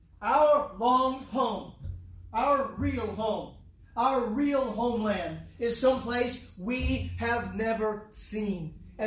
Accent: United States; Listen, I'm an American. I have a blue passport.

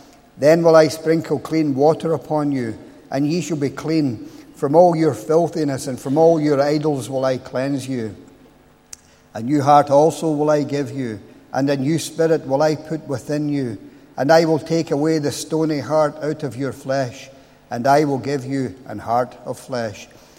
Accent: Glasgow, Scotland, United Kingdom; moved away as an adult; now in Northern Ireland, United Kingdom; You can tell by now that I'm not from Northern Ireland. I grew up just outside Glasgow, and I've lived in Northern Ireland now for about 38 years. I came over here with the army

